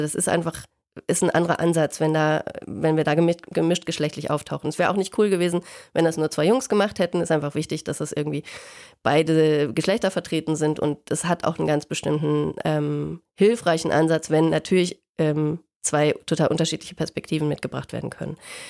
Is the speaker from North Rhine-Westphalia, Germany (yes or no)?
yes; North Rhine-Westphalia, Germany; ich bin mit der Klasse von 95 groß geworden, ich komme aus dem Ruhrgebiet